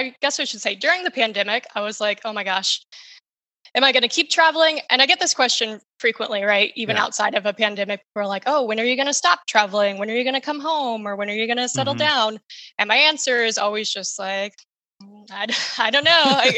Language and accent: English; Kentucky, United States; But then it's also like my home state is Kentucky.